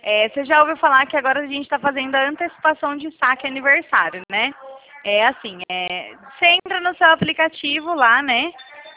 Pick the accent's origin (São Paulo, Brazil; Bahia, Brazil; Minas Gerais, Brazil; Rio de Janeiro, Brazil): São Paulo, Brazil; Rio Claro; Ah, aqui pertinho, eu sou de Rio Claro.